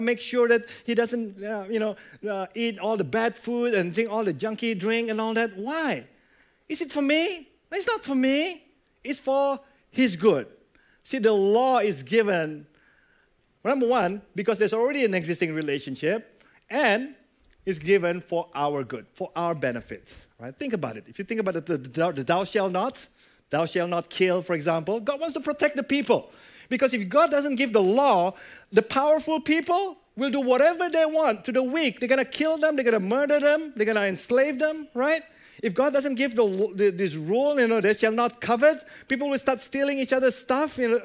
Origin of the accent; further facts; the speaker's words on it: Jakarta, Indonesia; now in Australia; And I grew up in Jakarta. There was a big runabout where I grew up.